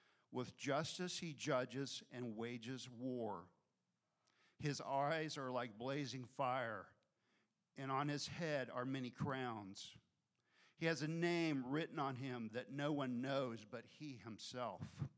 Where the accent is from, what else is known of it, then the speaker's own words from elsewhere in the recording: United States; Because I grew up in the West. I grew up in America.